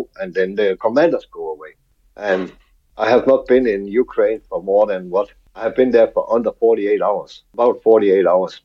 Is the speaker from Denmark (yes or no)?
yes; Denmark; And then he found out I was from Denmark and all that shit.